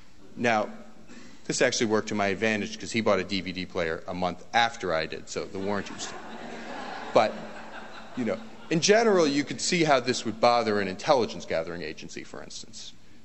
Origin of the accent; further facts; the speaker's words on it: Queens, New York, United States; But as it turns out, I'm from Queens. I live in Queens, New York.